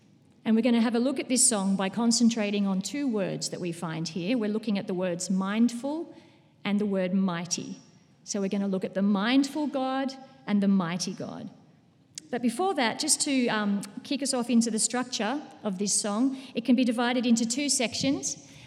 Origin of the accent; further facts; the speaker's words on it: Australia; accent: Australian; I was Ma Shepherd, and they wanted me to utilise my Australian accent for that one.